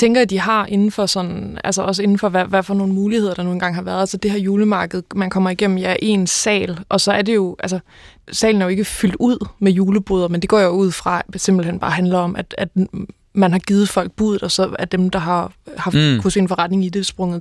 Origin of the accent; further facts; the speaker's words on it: Region of Southern Denmark, Denmark; jeg er også fra Fyn, så sådan det er ligesom mit barndomsteater også, ikke?